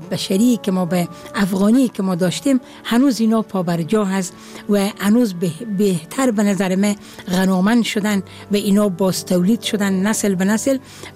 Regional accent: Herat, Afghanistan; now in Kabul, Afghanistan; من متولد هرات هستم، یعنی از شهر هرات هستم، ولی تقریبا شاید بیش از 30 سال باشه که در کابل زندگی می کنم.

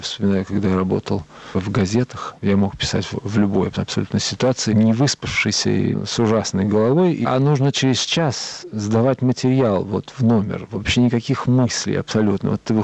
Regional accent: Moscow, Russia; Мне совершенно нечего делать в городе большом, хотя я вырос в Москве. Но я никогда с Москвой не мог ужиться.

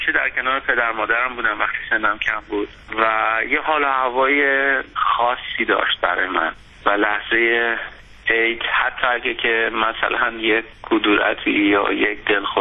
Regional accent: Iran; moved away; از موقعی که من از ایرانم خارج شدم

